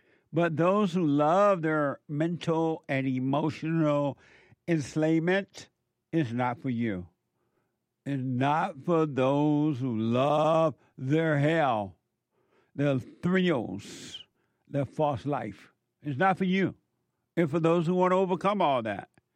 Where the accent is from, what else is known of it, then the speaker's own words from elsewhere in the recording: Alabama, United States; Growing up in Alabama, on a plantation, picking cotton, peas and peanuts and corn, and feeding the hogs, bringing the cows to the pasture to milk them and feed them and put them back out.